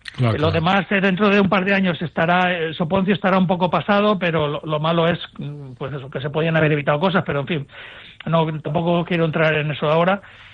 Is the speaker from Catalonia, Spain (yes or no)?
yes; Barcelona, Catalonia, Spain; now in Valencia, Spain; Pero aquí yo que vengo de Barcelona y que he viajado mucho por España